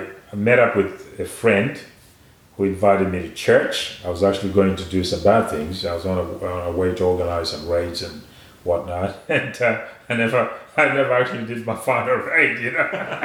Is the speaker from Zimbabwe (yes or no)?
yes; Zimbabwe; We're trying to redress the apartheid system in my home country, in Africa.